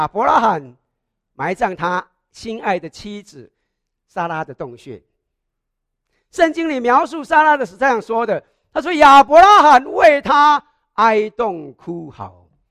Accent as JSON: {"language": "Chinese", "country": "Taiwan", "tie": "born or raised there", "said": "我小时候在台湾的时候，学校常常要背诵《总理遗嘱》的。"}